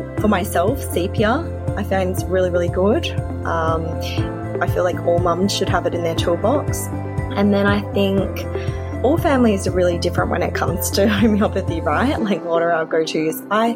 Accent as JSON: {"language": "English", "town": "Perth", "region": "Western Australia", "country": "Australia", "said": "Hi everyone … I'm from Perth, Western Australia."}